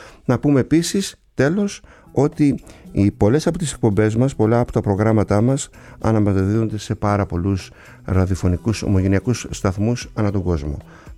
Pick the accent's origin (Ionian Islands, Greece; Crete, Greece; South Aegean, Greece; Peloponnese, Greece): South Aegean, Greece; Kasos; τρεις τελευταίοι από το νησί μου την Κάσο.